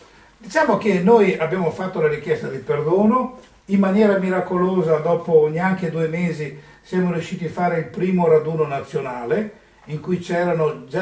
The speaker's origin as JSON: {"language": "Italian", "town": "Venice", "region": "Veneto", "country": "Italy", "tie": "born there", "said": "Io sono nato a Venezia, sono veneto"}